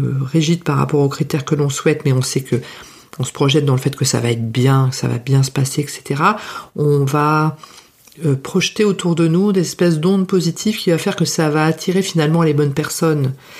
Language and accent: French; France; non, je suis française, moi pas comprendre ou parler moins vite